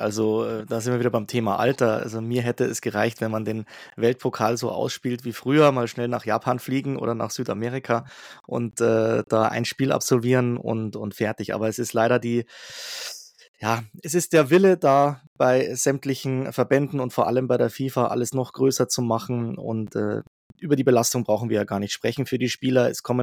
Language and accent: German; Rosenheim, Bavaria, Germany; Und ich komme ja aus Rosenheim